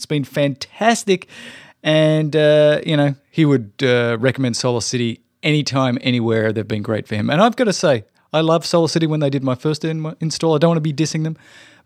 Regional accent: Melbourne, Victoria, Australia; I'm from Melbourne. They're driving down the Monash Freeway. I used to drive that freeway all the time to go to university.

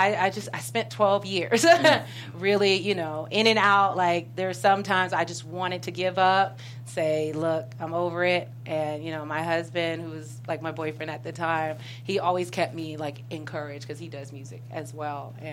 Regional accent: Lompoc, California, United States; I'm originally from Lompoc, California, Santa Barbara County, Central Coast.

